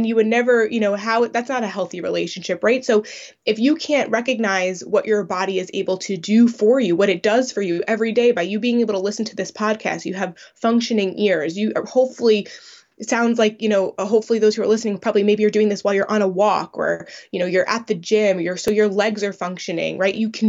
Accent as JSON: {"language": "English", "country": "United States", "said": "I'm from the United States, and growing up, I was born in 1990."}